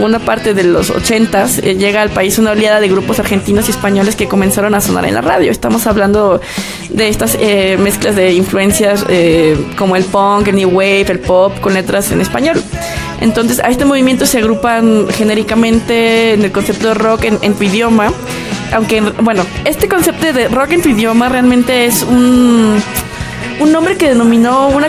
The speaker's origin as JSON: {"language": "Spanish", "country": "Mexico", "said": "la primera banda masiva del país en México. Estamos hablando de una banda muy importante, icónica en mi país."}